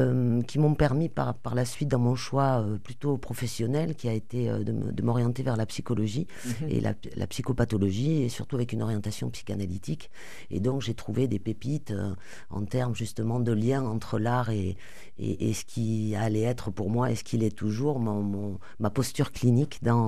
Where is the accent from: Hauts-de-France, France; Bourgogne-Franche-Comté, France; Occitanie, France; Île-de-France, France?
Occitanie, France; Toulouse; moi j'ai grandi à Toulouse, hein. Je suis une Toulousaine, j'ai fait ma scolarité ici